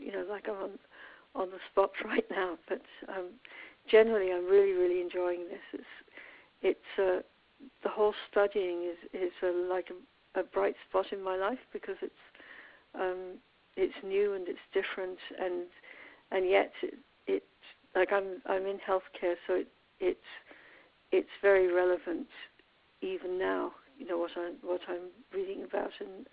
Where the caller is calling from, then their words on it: Belle Island, Newfoundland and Labrador, Canada; I'm calling from Newfoundland in Canada, in a place called Belle Island.